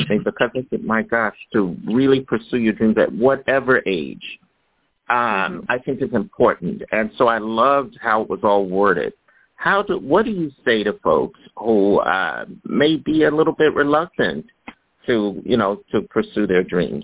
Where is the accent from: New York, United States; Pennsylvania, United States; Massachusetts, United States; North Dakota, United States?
Pennsylvania, United States; Philadelphia; and I'm from Philly, folks